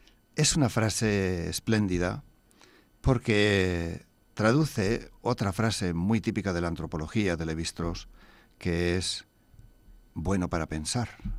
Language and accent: Spanish; Basque Country, Spain; Yo había conocido los hombres de Sisona desde mi tierra de La Rioja de Álava